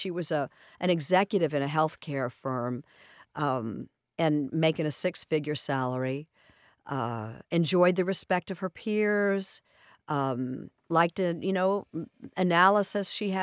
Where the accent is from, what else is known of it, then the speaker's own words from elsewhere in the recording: Indianapolis, Indiana, United States; So Kurt's from my hometown, Indianapolis.